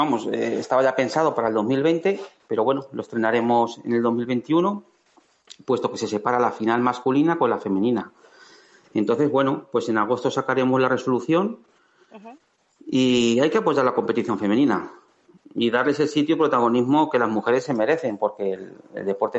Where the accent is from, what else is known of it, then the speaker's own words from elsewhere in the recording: Quintanar de la Orden, Castilla-La Mancha, Spain; le he abierto en mi pueblo, en Quintanar de la Orden, todas las tardes